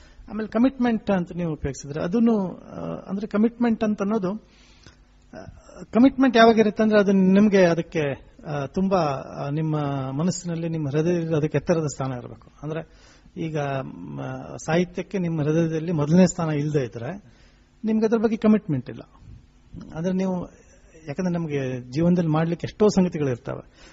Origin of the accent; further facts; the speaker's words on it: Karnataka, India; ಆಶ್ಚರ್ಯ ಯಾಕಂದ್ರೆ ನಾನು ಉತ್ತರ ಕನ್ನಡದಿಂದ ಬಂದವನು, ಅವರು ಉತ್ತರ ಕನ್ನಡದವರು.